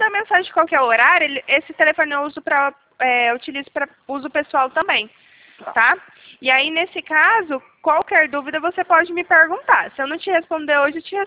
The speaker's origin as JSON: {"language": "Portuguese", "town": "Franca", "region": "São Paulo", "country": "Brazil", "said": "Eu sou de Franca, pertinho de Ribeirão."}